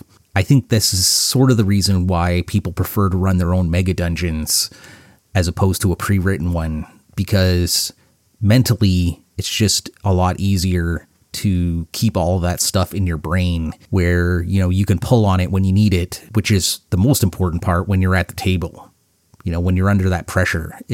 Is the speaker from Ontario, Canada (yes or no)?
no; Winnipeg, Manitoba, Canada; Also, Canadian, lived in Winnipeg, my hometown. Whoop whoop for that.